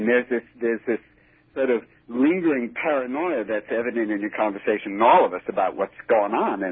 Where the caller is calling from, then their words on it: Florida, United States; also born or lived in New York; Hi, I'm calling from Florida.